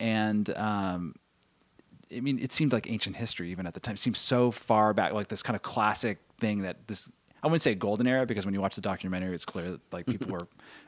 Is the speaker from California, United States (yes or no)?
yes; Merced, California, United States; I grew up in the San Joaquin Valley in Merced.